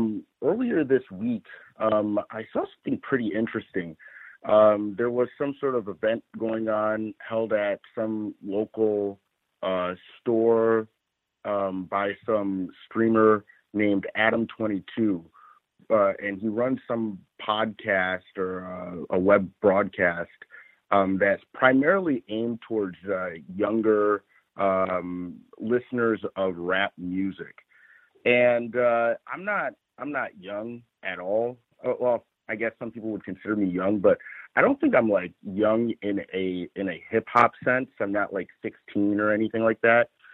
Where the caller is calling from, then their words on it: Los Angeles, California, United States; I'm calling from Los Angeles.